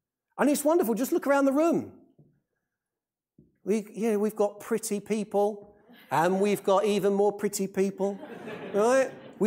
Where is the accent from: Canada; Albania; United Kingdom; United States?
United Kingdom; Well, we're so British, aren't we?